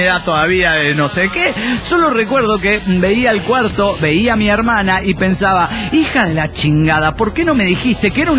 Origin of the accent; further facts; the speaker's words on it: Bogotá, Colombia; De Bogotá, Locombia.